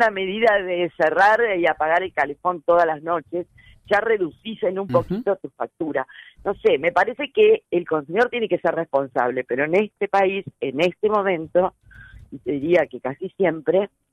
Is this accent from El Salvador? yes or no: no; Argentina; Ya sabemos cómo somos los argentinos.